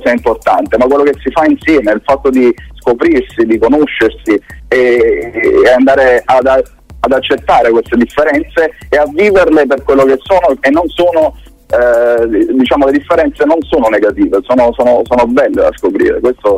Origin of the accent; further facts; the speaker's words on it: Naples, Campania, Italy; moved away as an adult; now in Milan, Italy; io sono di Napoli